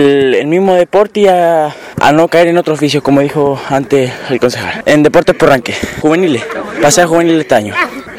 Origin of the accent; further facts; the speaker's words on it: Baquedano, Antofagasta, Chile; soy de Baquedano, frente a la cuarta.